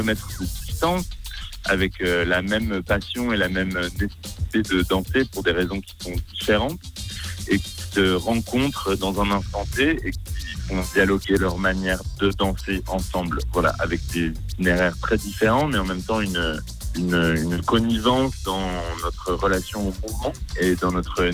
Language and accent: French; Besançon, Bourgogne-Franche-Comté, France; now in Strasbourg, France; je suis artiste chorégraphique, j'ai 27 ans. Je viens de Besançon, j'habite à Strasbourg.